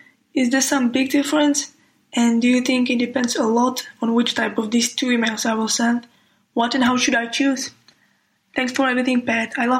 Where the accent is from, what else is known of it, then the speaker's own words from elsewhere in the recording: Czechia; English is a second language; I'm from Czech Republic.